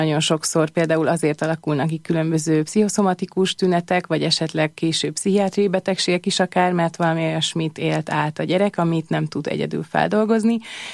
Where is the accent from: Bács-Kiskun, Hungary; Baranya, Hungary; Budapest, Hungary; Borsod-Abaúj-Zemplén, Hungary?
Budapest, Hungary; Én ugye arról beszéltünk, hogy Budapesten dolgoztam, és tanultam, és itt is születtem, itt is nőttem fel